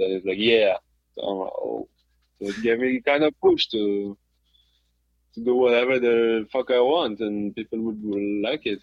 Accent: Jerusalem, Jerusalem District, Israel; In Jerusalem.

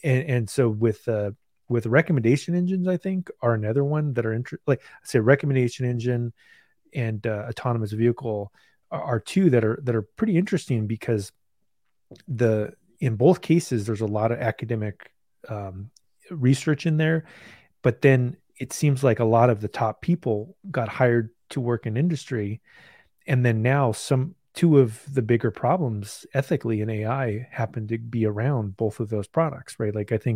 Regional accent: United States; And the in as an American, there is this every country's got their annoyances

